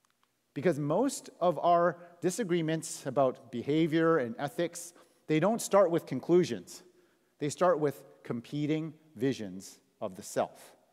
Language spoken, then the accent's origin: English; Canada; also born or lived in United States; I am an American-born Chinese kid who grew up in Canada